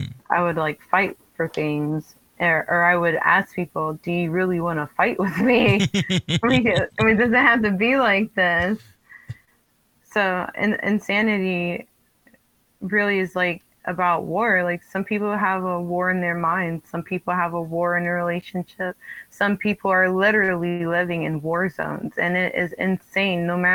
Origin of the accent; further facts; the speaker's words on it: Florida, United States; I'm from America. Like, I'm from Florida. There's guns everywhere, but I'm in Paris.